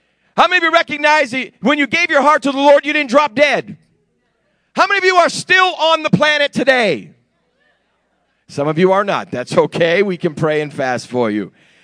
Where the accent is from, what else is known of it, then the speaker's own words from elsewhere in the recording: New England, United States; Because I'm from New England and we've never had one of those, we never had those services.